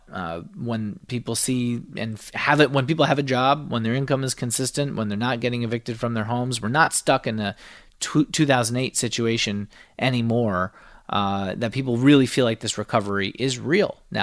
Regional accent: New York, United States; I guess as a New Yorker, I'm always skeptical.

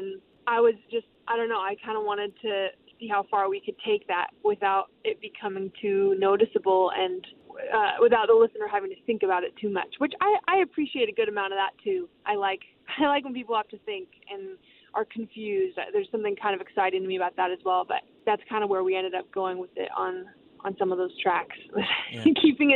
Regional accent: Orange County, California, United States; now in Los Angeles, United States; I moved from Orange County, where I was born and raised, and to Los Angeles.

